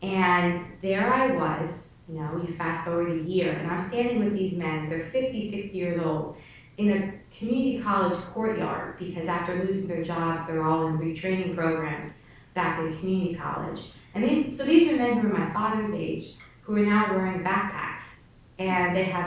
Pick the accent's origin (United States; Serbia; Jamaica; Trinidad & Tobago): United States; New Jersey; And I'm from New Jersey, North Jersey, and I've never seen a steel plant.